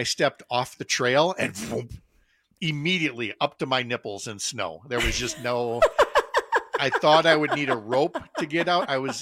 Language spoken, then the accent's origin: English; St. Paul, Minnesota, United States; I grew up in St. Paul, and which is very hilly, you know, being a river town along the Mississippi there.